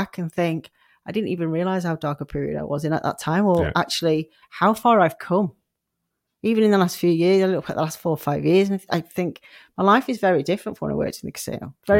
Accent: Sheffield, Yorkshire and the Humber, United Kingdom; I was growing up in Sheffield

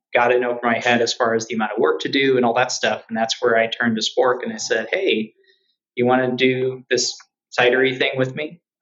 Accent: Chicago, Illinois, United States; We're both from Chicago. We're both Chicago born and raised natives, though I'm from mostly north side. His family's from the south side of Chicago.

